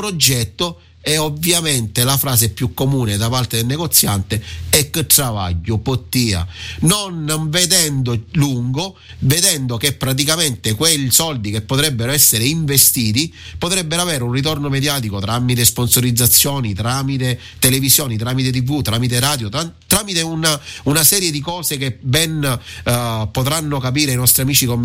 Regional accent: Sicily, Italy; lo dico come siciliano

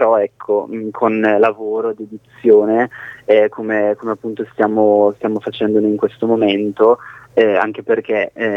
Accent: Brescia, Lombardy, Italy; now in Milan, Italy; Sì, in realtà io sono di Brescia, però di Brescia.

